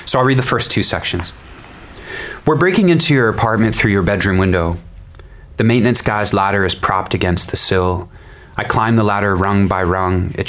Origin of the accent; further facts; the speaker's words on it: Framingham, Massachusetts, United States; also born or lived in Manchester, Connecticut; We moved partway through middle school, so I grew up in Framingham, and then we moved to Manchester, Connecticut.